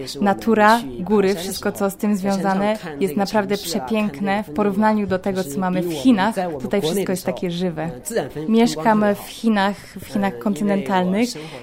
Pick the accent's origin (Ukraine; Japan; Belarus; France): France; Polish is a second language; Ja pochodzę z Francji, u nas kościół jest bardzo niewielki, za to dynamiczny